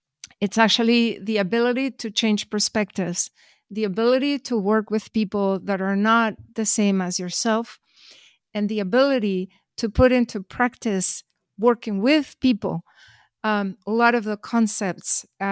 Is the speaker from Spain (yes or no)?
yes; Madrid, Community of Madrid, Spain; I will come back to Madrid, my hometown.